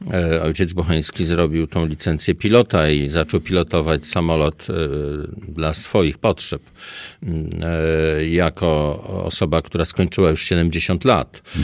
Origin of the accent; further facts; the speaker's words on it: Warsaw, Masovian Voivodeship, Poland; born there; No, ja się urodziłem w Warszawie akurat.